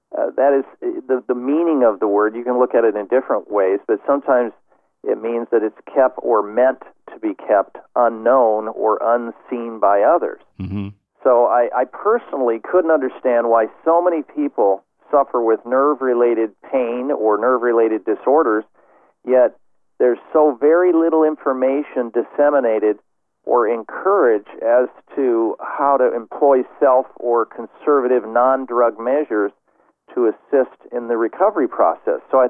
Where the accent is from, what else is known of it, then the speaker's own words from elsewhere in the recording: Midwest, United States; also born or lived in Colorado / Phoenix, Arizona; I grew up in the Midwest, where it's cold or hot, moved to Colorado. Weather was beautiful there until the snow came. And then I decided enough of that snow and moved to Phoenix, Arizona.